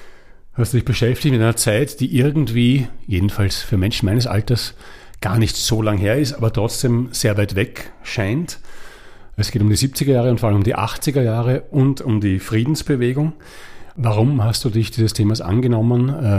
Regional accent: Austria; ich war in Wien am Rathausplatz, 81 oder so

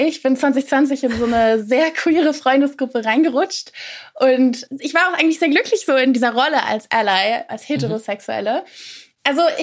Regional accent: North Rhine-Westphalia, Germany; Ich bin 25 Jahre und ich komme aus der Nähe von Köln.

